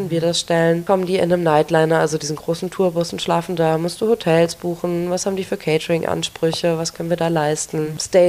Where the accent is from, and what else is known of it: Niedernhausen, Hesse, Germany; born or raised there; also born or lived in Wiesbaden; now in Frankfurt, Germany